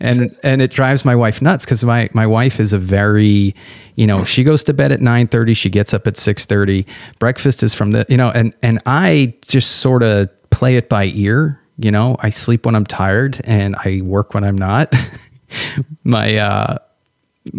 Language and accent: English; New Hampshire, United States; I grew up in New Hampshire, so yeah, I know those days.